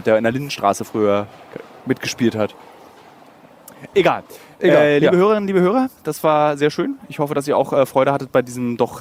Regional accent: Berlin, Germany; also als Berliner bekommst du nicht nur mit Koks in Berührung, sondern mit Brandenburgern, die den Junggesellenabschied in Berlin machen.

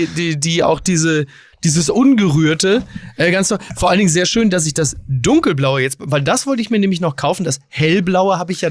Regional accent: Dortmund, North Rhine-Westphalia, Germany; Selbst als Dortmunder denke ich

